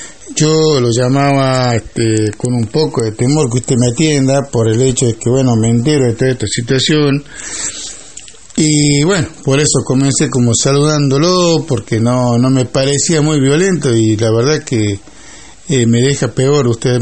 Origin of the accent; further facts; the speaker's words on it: Argentina; porque somos Argentina. Cualquier lugar del país, somos Argentina.